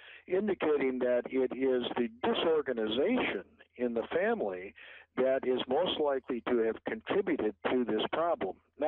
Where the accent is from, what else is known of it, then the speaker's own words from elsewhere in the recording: Wisconsin, United States; I'm a Packers fan, too. I'm originally from Wisconsin, so go Packers.